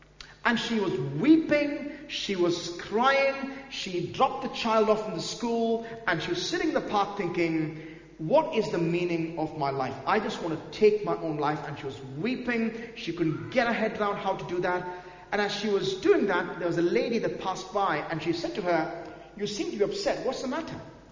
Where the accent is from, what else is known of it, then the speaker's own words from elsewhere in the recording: India; first language Malayalam; English is a second language; I prayed in my mother tongue, in Malayalam